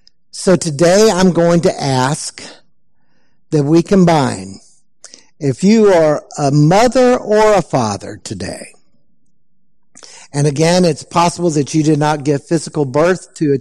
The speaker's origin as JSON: {"language": "English", "region": "Texas", "country": "United States", "said": "rode into Galveston, Texas, with the news that the Civil War ended. My home state was the last of the rebel states to surrender."}